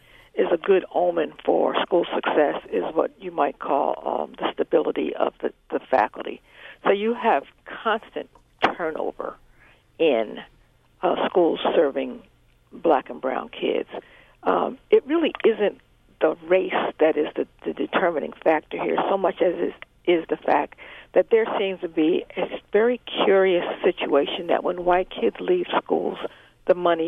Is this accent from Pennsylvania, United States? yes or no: yes; Philadelphia, Pennsylvania, United States; So if you went to my hometown of Philadelphia